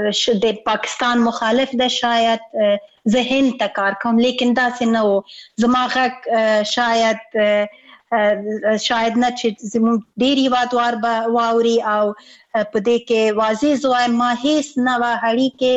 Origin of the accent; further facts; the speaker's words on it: Afghanistan; لیکن زه دا وایم مونږ د افغانستان یو واقعیت یو او خپل هیواد نه هیڅکله تیر نه یو، او زمونږ خپل هیواد ده، زمونږ اصلي هیواد ده